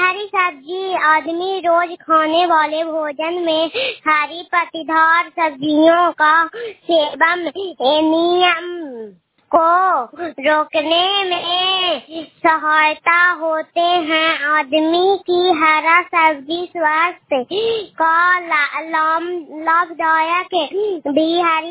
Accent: Bihar, India; मैं नालंदा जिले की रहने वाली हूँ। मैं ग्वालपुर पंचायत से बोल रही हूँ। मेरा गाँव है सलमान चाट।

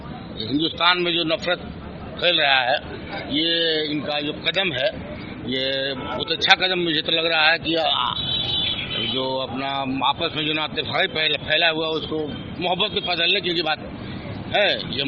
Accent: Jharkhand, India; मैं झारखंड से आया हूँ।

